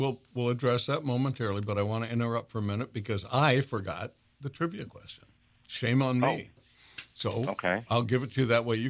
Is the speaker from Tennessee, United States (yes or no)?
no; Florida, United States; because they're from Mississippi and we're from Florida.